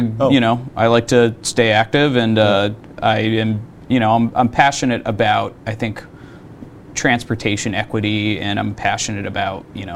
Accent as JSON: {"language": "English", "town": "Springfield", "region": "Massachusetts", "country": "United States", "lives_now": "Quincy, United States", "said": "I came from Springfield, Mass, so this felt like a little bit more of like a working town with regular people"}